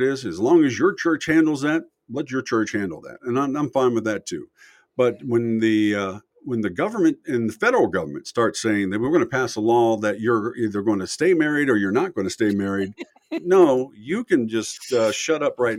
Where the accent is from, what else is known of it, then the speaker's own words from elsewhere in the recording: Cincinnati, Ohio, United States; I mean, I grew up in Cincinnati area and been in a lot of inner city stuff.